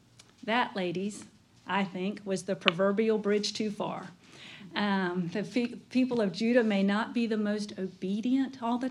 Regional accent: North Carolina, United States; since I'm from Eastern North Carolina, it'll be dreadful anyway.

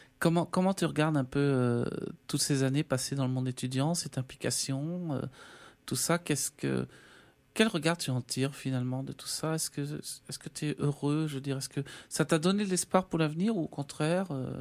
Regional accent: France; accent: French

